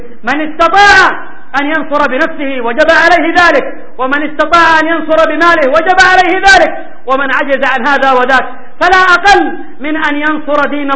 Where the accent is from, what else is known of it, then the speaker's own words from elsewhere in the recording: Yemen; اللهم طهر بلادنا اليمن الميمون